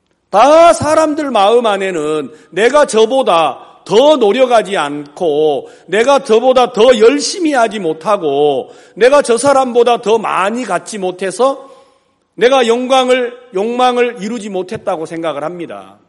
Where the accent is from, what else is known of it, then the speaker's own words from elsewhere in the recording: Wando, South Jeolla, South Korea; 전라남도 완도군 소한면 비자리 1169번지 하는 제가 섬에서 났습니다. 이제 완도도 섬인데 완도에서 배 타고 이제 요즘은 쾌속선이 생겼어요.